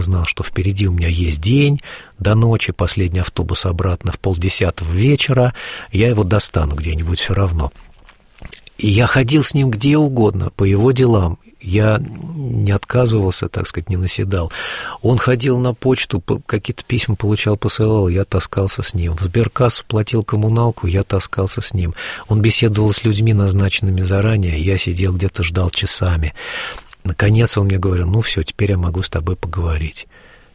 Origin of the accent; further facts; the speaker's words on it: Lesosibirsk, Krasnoyarsk Krai, Russia; also born or lived in Moscow; я, значит, из Лесосибирска в Москву уехал неверующим, а вернулся я верующим.